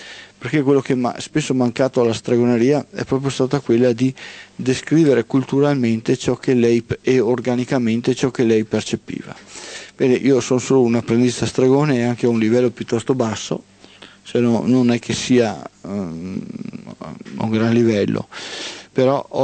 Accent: Veneto, Italy; io sono veneto al 100%, cioè nel senso che sono proprio veneto

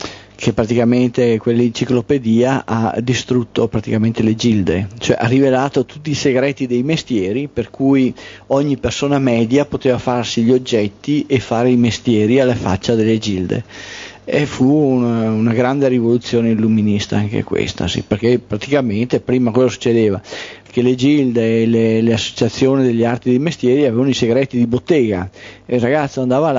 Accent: United States; sono americano e quest'anno insegno storia delle religioni in Lituania.

